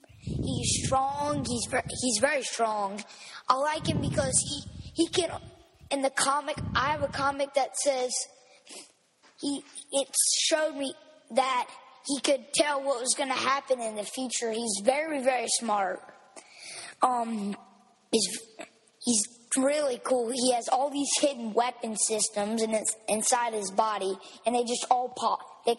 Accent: Folsom, Louisiana, United States; Folsom, Louisiana.

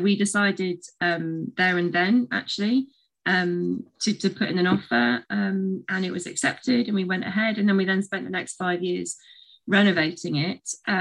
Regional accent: United Kingdom; moved away as an adult; Me and my partner and my husband, we're both British, but going back a few years now, I mean, at least 10, 15 years ago now, we sort of had the growing feeling that we didn't want to spend the rest of our days in the UK

